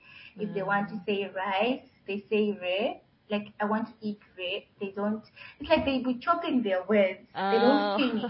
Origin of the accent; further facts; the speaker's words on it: Zimbabwe; moved away; I'm from Zimbabwe, the southern African part of Africa, southern region.